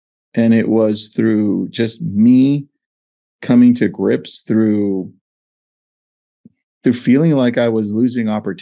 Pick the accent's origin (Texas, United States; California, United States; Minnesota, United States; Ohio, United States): California, United States; Los Angeles; So I was born in Los Angeles to Mexican parents.